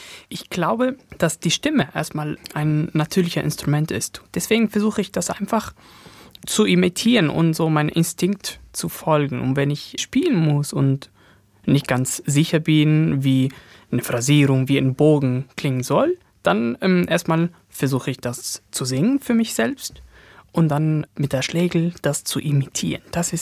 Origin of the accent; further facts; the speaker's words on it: Italy; Vielleicht als Italiener noch mehr, weiß ich das nicht